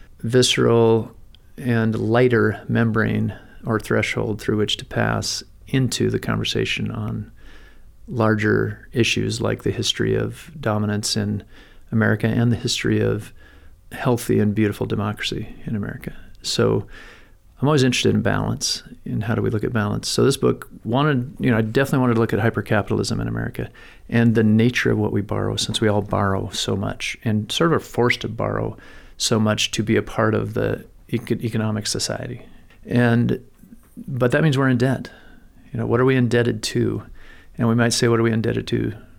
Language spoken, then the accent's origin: English; Montana, United States; So in Montana, growing up in Montana